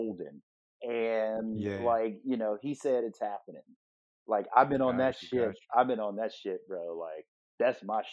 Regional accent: Winston-Salem, North Carolina, United States; I'm from Winston-Salem. They are literally next door cities, right?

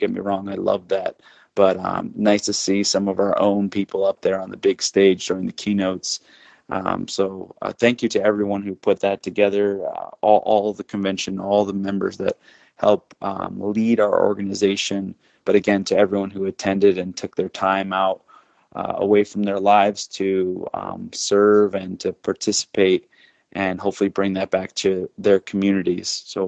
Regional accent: Austin, Texas, United States; I'm from Austin, Texas.

